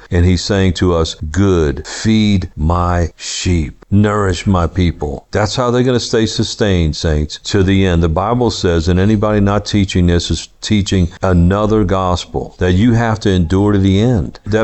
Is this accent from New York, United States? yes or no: no; Louisiana, United States; I'm from Louisiana and love to cook.